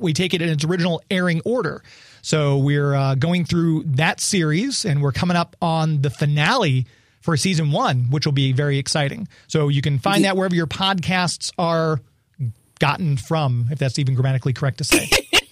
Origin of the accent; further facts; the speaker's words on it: St. Louis, Missouri, United States; But it's such a cool town. I've been born and raised in St. Louis.